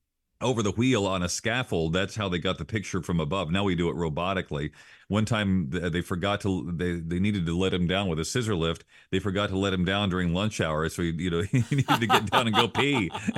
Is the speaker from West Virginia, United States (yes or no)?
yes; Huntington, West Virginia, United States; And he went to my high school, Huntington High School in West Virginia. So he's from my hometown, which is neat too.